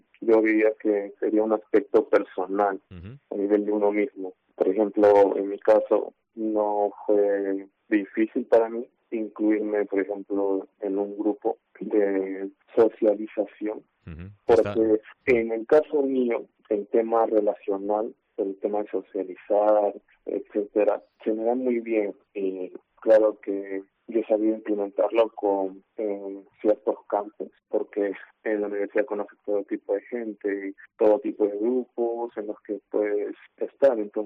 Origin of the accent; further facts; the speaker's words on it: Lima, Peru; now in Pontevedra, Spain; Yo soy de Lima y la verdad es que para nada no llueve como aquí en Pontevedra.